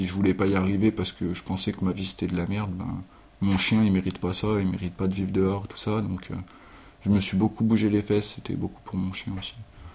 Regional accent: Saint-Laurent-du-Pont, Auvergne-Rhône-Alpes, France; also born or lived in Voiron / Beaurepaire / Saint-Égrève; je suis né à Voiron, j'ai grandi à Saint-Laurent-du-Pont, un petit village, jusqu'à 12 ans. Après, j'ai fait du foyer. Donc j'ai fait 4-5 ans à Beaurepaire, c'est dans le Nord-Isère. Après j'ai fait 2 ans quasiment à Saint-Égrève.

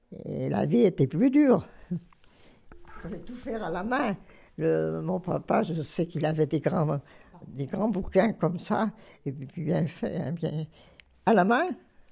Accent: Grenoble, Auvergne-Rhône-Alpes, France; born there; Je suis née à Grenoble.

